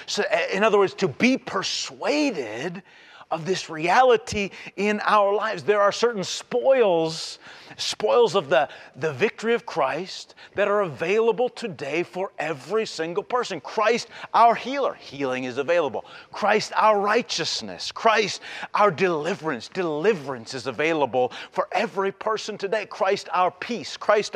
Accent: Canada; I'm still Canadian, I'm still a Canadian. Still have rights. Still can go back.

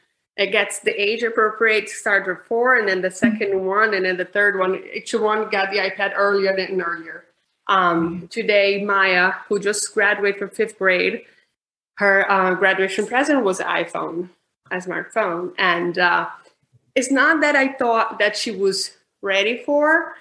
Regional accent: Brazil; English is a second language; FYI, Kimberly, I'm from Brazil. Sometimes the English words disappear.

